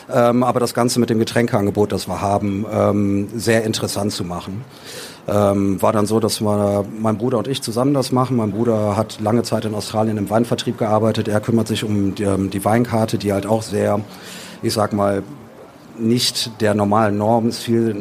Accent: Düsseldorf, North Rhine-Westphalia, Germany; wir sind Düsseldorfer selber, wir trinken Altbier, wir lieben Altbier.

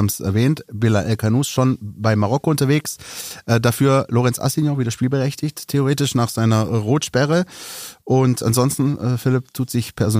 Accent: Baden-Württemberg, Germany; So, ich bin ja auch aus dem Kreis Esslingen.

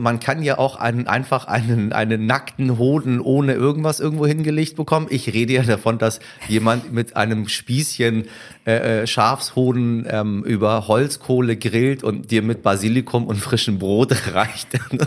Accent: Iran; Und es war, ich habe ein super Leben als Kind im Iran geführt.

